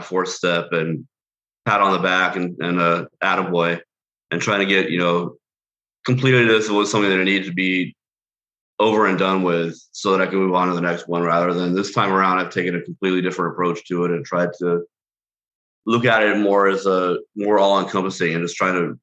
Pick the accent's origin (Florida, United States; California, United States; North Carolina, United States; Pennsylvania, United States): California, United States; Altadena; I'm from Altadena, California, which was also local here.